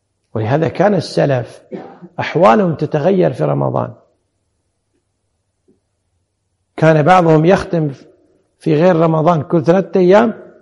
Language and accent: Arabic; Kuwait; الحمد لله عندنا في الكويت الأمور ولله الحمد أمن وأمان وبعافية